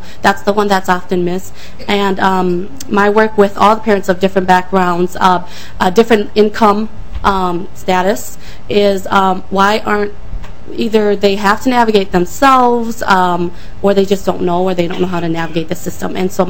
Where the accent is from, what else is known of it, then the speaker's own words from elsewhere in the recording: Thailand; English is a second language; now in United States; I came to America in 1989. I am a refugee from Thailand. English is my second language.